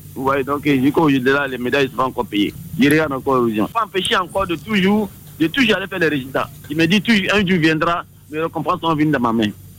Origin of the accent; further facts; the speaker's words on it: San-Pédro, Bas-Sassandra, Côte d’Ivoire; moi, j'ai grandi à San Pedro.